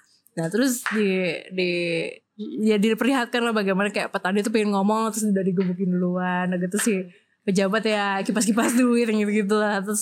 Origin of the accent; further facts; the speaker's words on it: Bali, Indonesia; iya aku orang Bali jadi aku merasa kayak harusnya aku di Bali sih